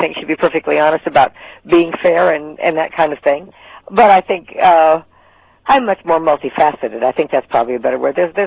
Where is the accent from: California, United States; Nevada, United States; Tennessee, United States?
Nevada, United States; I was born and raised in Nevada, fourth generation. My great-great-grandfather drove stagecoach during the Gold Rush, so I'm a real Western girl.